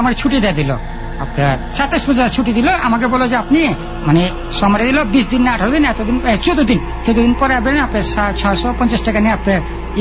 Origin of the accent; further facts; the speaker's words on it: Dhaka, Dhaka Division, Bangladesh; আমরা ঢাকার মানুষ